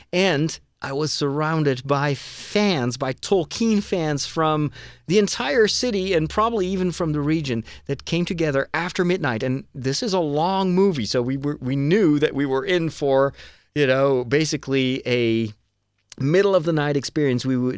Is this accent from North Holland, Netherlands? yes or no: no; Amersfoort, Utrecht, Netherlands; English is a second language; That's when I saw the movie in this brand new movie theater here in my hometown, Amersfoort, in the Netherlands, in a beautiful setting.